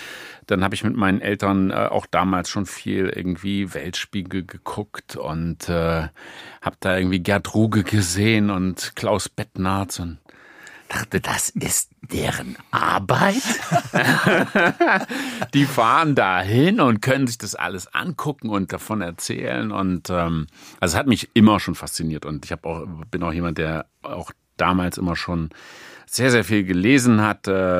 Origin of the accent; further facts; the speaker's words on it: Eichstruth, Thuringia, Germany; Nein, aufgewachsen bin ich in Eichstrut, der bis vor kurzem flächenkleinsten Gemeinde Thüringens.